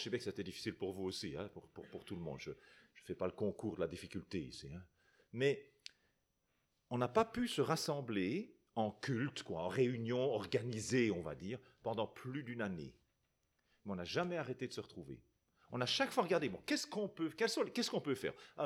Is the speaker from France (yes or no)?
no; Belgium; moi, je suis dans une petite communauté, 30-40 adultes, hein, à Jean Blou, entre Bruxelles et Namur.